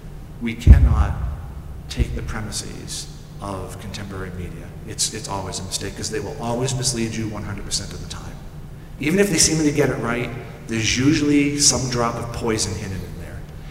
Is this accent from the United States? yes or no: yes; Massachusetts, United States; I'm originally from Massachusetts. We're very direct.